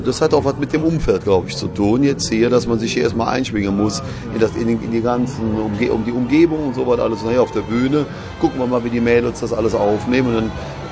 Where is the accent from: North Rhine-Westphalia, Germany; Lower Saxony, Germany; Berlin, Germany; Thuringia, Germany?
North Rhine-Westphalia, Germany; Cologne; ich komme aus Mauenheim, wir waren … Da ist auch übrigens, sind … auch entstanden in Mauenheim, Köln-Mauenheim, das ist ja gar nicht so weit von hier.